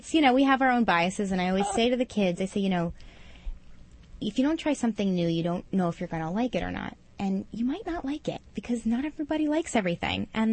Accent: Queens, New York, United States; born there; I was born in Queens, so I was very, very proud of 244

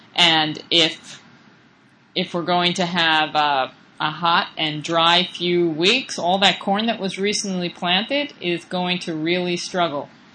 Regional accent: New York, United States; I grew up on Long Island, and I personally think that Long Island corn is the best anywhere.

